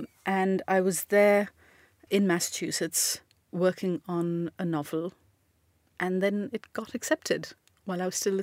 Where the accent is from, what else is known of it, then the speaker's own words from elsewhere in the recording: Pakistan; Well, not within the Pakistan I was growing up in.